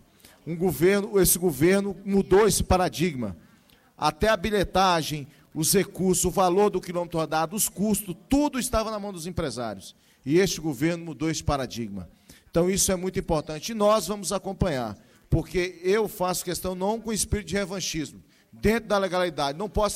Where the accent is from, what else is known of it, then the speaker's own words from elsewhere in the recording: Brasília, Federal District, Brazil; Desde a minha infância, né, aqui em Brasília, ando muito de ônibus.